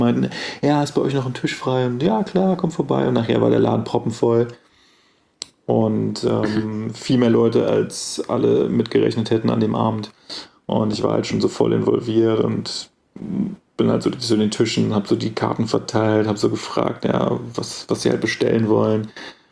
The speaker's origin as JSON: {"language": "German", "country": "Germany", "accent": "German", "said": "versuche ich mich anzustrengen, so zu reden, dass man vielleicht nicht sofort meinen deutschen Akzent bemerkt."}